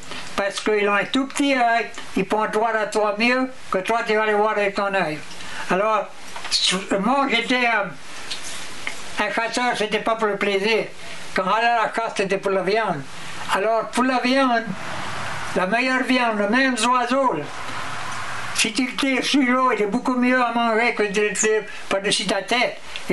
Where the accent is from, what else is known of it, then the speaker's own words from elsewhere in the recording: Louisiana, United States; c'est pour ça que je m'appelle un Cajun aujourd'hui. J'ai été élevé dans la Vuelo.